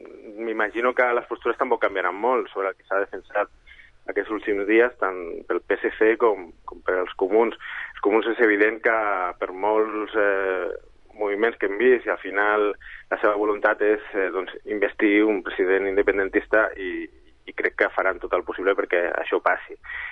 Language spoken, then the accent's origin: Catalan; Sabadell, Catalonia, Spain; som dos diputats de Ciutadans sabadellins